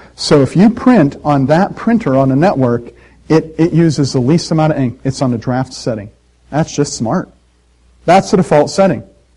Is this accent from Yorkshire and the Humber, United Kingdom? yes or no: no; Scotland, United Kingdom; I'm Scottish, and the Scots are known to be really thrifty.